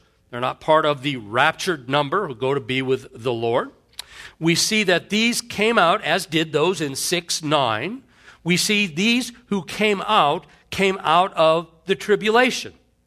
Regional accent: Indiana, United States; Those of you who know me know that I grew up in Indiana, in this little farm town.

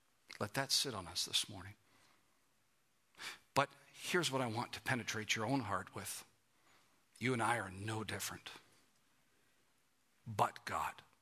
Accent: Canada; Some of you, now we come from Canada, right? Which means that we are part of the Commonwealth of Great Britain.

